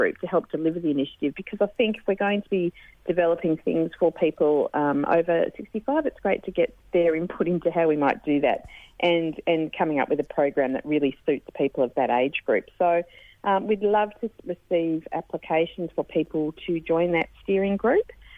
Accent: Australia; I think we can all be so proud that we are Australian and how we have dealt with COVID last year.

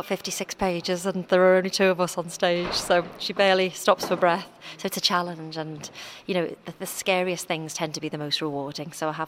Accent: Liverpool, North West England, United Kingdom; Yes, I'm from Liverpool, obviously

